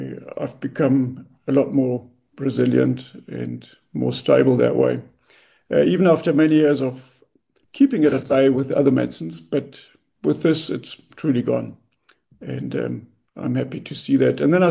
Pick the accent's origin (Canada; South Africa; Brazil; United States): South Africa; English is a second language; now in Germany; I live in Germany, but my origins, and you can hear it from my accent, I come from South Africa, where I grew up